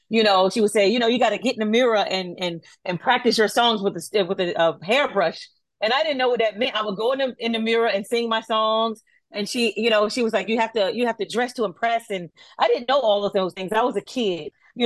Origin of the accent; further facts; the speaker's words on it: United States; She's from London, I'm from the States, and she worked with a lot of people that I worked with years ago